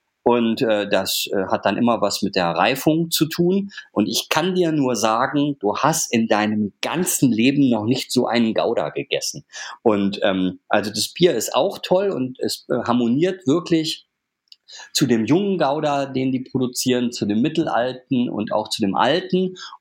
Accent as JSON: {"language": "German", "region": "North Rhine-Westphalia", "country": "Germany", "said": "wenn man jetzt im Ruhrgebiet wohnt, wo ich ja lange gelebt habe und auch meine Heimat ist"}